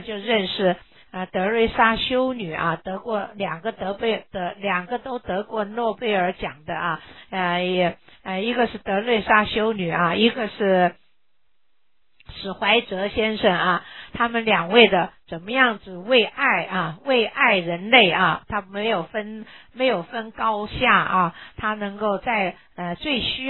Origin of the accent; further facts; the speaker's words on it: China; 说外国人比我们中国人好